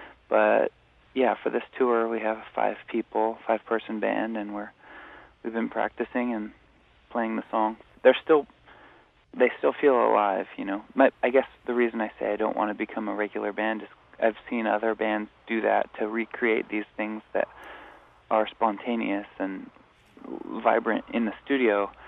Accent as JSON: {"language": "English", "town": "Anacortes", "region": "Washington", "country": "United States", "said": "I'm from Anacortes, Washington, so … was a big deal, I guess everywhere, but especially around here."}